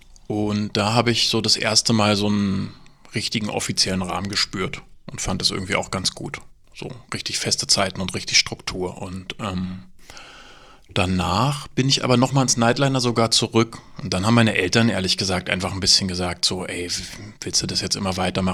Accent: Berlin, Germany; Also ich habe in Weißensee gewohnt, aber da war die Schule.

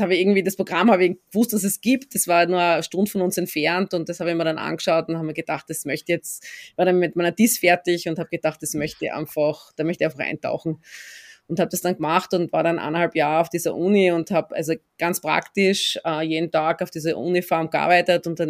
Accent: Austria; ich bin eben selber mit einem Garten aufgewachsen in Österreich

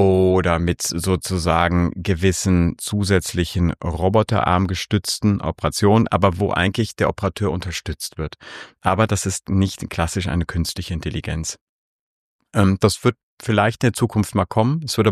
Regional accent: Rhineland, Germany; now in Austria; ich komme aus dem Rheinland

